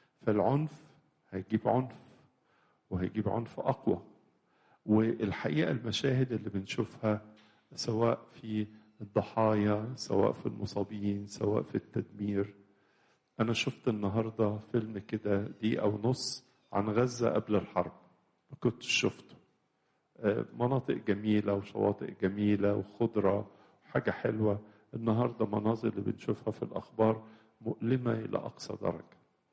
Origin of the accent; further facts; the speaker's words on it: Egypt; لنا كمصريين، إن على أرض بلادنا